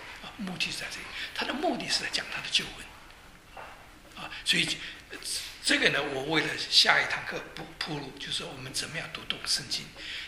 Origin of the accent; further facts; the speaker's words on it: China; 我们中国人，这我们也是会讲话以后讲反话的